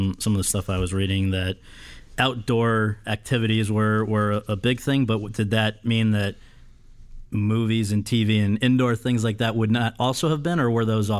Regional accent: Connecticut, United States; Where in Connecticut? I'm from Connecticut.

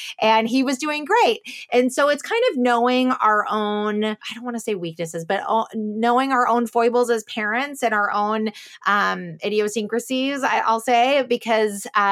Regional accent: Chicago, Illinois, United States; because I grew up in Chicago area with like cornfields. So there was no rock climbing for me.

